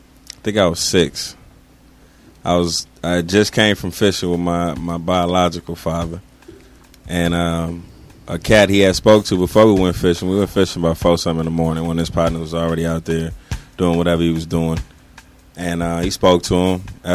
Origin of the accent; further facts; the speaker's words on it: California, United States; born there; I was born in California.